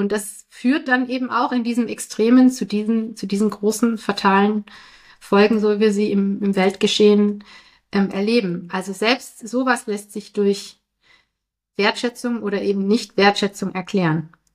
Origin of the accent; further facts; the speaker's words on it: Baden-Württemberg, Germany; Ich bin ja hier im Schwabenland. Vor einigen Jahren gab es den großen Amoklauf in Winnenden. Das ist nur ein paar Kilometer von meinem Heimatort entfernt.